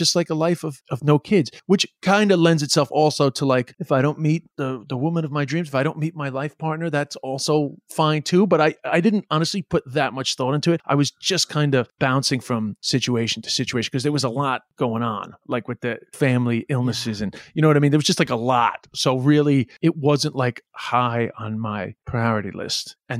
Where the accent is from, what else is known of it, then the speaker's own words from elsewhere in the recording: Flushing, New York, United States; also born or lived in China; So originally I actually moved back. I'm from Flushing, Queens.